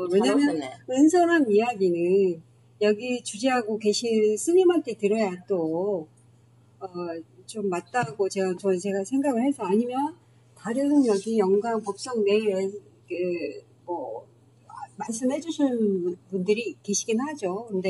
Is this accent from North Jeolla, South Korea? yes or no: yes; Gochang, North Jeolla, South Korea; 사실 제가 고창에서 왔거든요